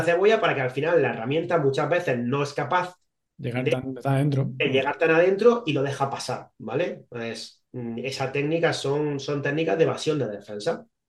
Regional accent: Spain; estamos ya cuatro españoles, ya hay algunos más, cuando yo entré estábamos dos solos

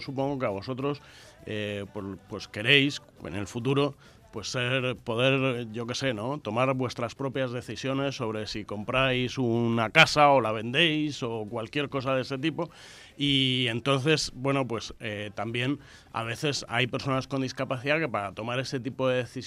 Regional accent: Spain; No solo somos españoles, somos también europeos, ¿no?

